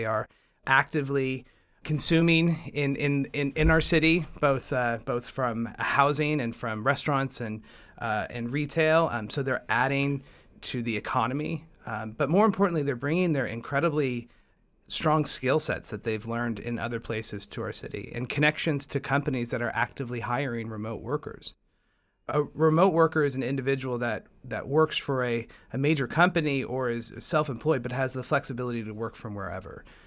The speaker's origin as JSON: {"language": "English", "town": "Tulsa", "region": "Oklahoma", "country": "United States", "tie": "born or raised there", "said": "And I'm from Tulsa. I grew up here, but then I left and lived on both coasts."}